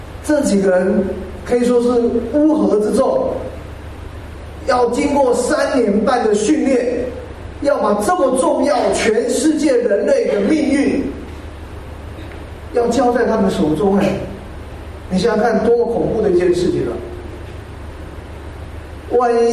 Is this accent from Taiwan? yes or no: yes; Taiwan; now in United States; 我从台湾过来，不过台湾住的年日已经比美国还少了。我在美国已经牧会跟居住有30年了